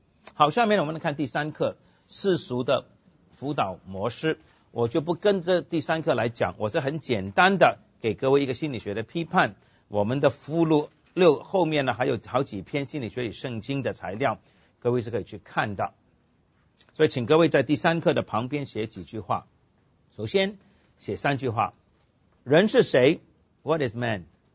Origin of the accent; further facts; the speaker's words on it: Hong Kong; 我们广东人呢，我不是广东人，我是香港人。我们香港人呢，传统的